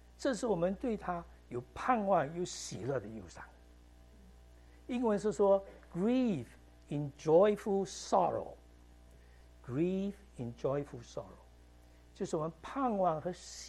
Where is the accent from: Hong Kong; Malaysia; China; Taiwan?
Malaysia; moved away as an adult; now in United States; 我以前在美国开始的时候念书的时候，大概在美国八年才回家。哦，我是马来西亚来的。